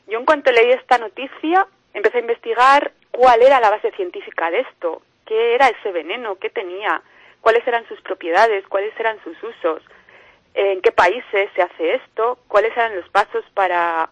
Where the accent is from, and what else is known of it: León, Castile and León, Spain